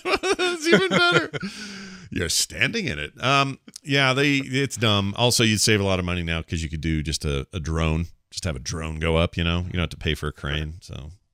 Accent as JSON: {"language": "English", "region": "the Maritimes", "country": "Canada", "said": "As a Canadian Maritimer myself"}